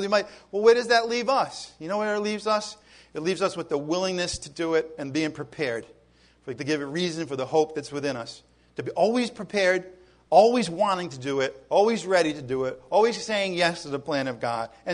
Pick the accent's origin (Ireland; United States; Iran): Ireland; You know, I'm going to just smack them right now. I'm Irish.